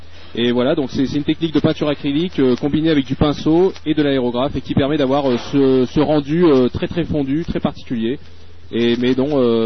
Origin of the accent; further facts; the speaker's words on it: Vichy, Auvergne-Rhône-Alpes, France; Oui, alors … je suis originaire de Vichy.